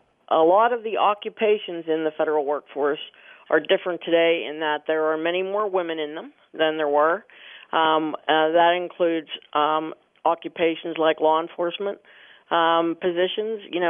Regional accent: Pittsburgh, Pennsylvania, United States; people say, where are you from? And for 28 years, I said Pittsburgh. So now retirement, really the best thing about retirement is that it's going to give me the opportunity to move back home

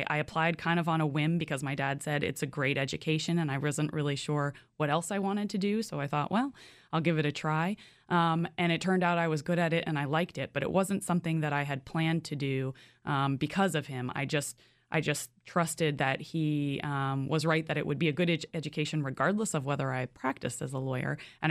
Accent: University Park, Maryland, United States; So I grew up in University Park, Maryland, actually inside the Beltway, a rare native of this area. I was right near the University of Maryland College Park.

